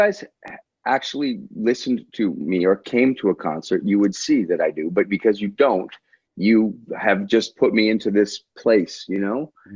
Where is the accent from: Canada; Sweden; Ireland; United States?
Canada; I know I'm Canadian, but this is the greatest gift I think America ever gave to the arts, you know?